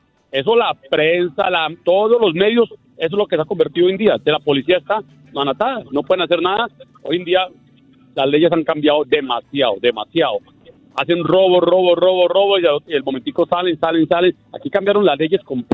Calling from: New Jersey, United States; De New Jersey.

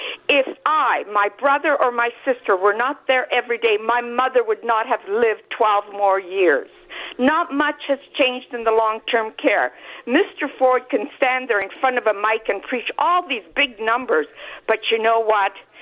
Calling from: Etobicoke, Ontario, Canada; Hi, I'm calling from Etobicoke.

